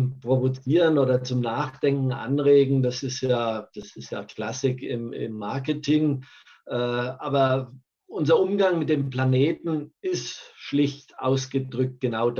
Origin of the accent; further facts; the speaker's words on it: Bavaria, Germany; Ich komme hier aus dem Chiemgau in Südbayern